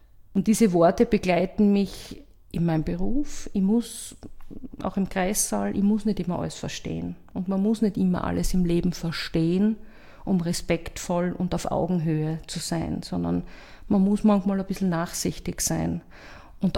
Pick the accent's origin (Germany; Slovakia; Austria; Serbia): Austria; Graz, Styria; Also ich bin in Gösting aufgewachsen und wir sind dann nach Eckenberg gezogen.